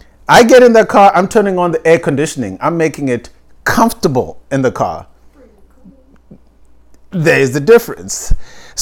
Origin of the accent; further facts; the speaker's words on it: Zimbabwe; also born or lived in Oklahoma, United States; now in Missouri, United States; this is growing up in Zimbabwe, I remember this.